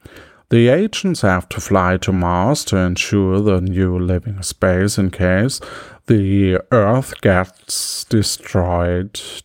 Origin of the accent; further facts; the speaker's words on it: Bielefeld, North Rhine-Westphalia, Germany; Ja, ich bin aus Bielefeld.